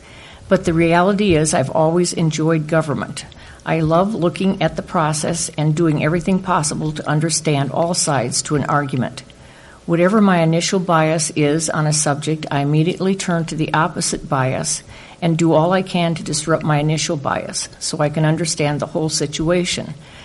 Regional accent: Ames, Iowa, United States; I was born in Ames, and I've spent my whole life within its community, growing up on a farm 20 miles north of here. Both of my parents worked in Ames as I was growing up, and my grandparents live here.

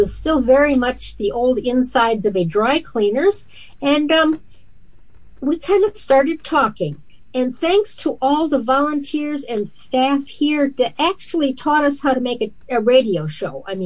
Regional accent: Wisconsin, United States; I grew up in Wisconsin, in the land of black and white cows.

